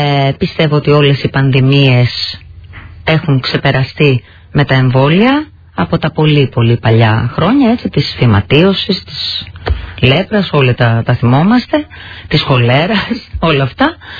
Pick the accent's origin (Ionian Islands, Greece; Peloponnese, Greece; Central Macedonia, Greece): Central Macedonia, Greece; Thessaloniki; Αφού η πόλη μου είναι η Θεσσαλονίκη, δεν θα ήταν ο συνθέτης μου από τη Θεσσαλονίκη?